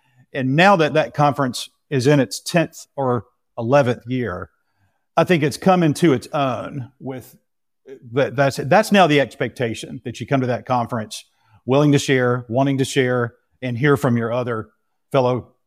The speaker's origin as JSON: {"language": "English", "region": "the South", "country": "United States", "said": "I'm from the South and have had the opportunity to live in a lot of different areas in the world. And it's not surprising that I would find myself living back in the South again"}